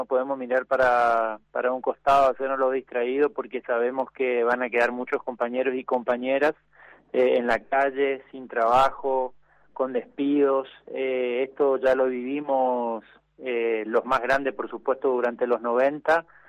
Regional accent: Argentina

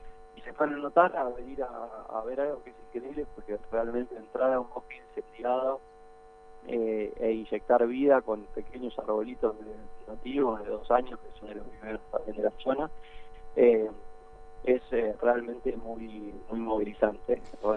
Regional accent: Bariloche, Río Negro, Argentina; Yo soy de Bariloche, nacido y criado ahí

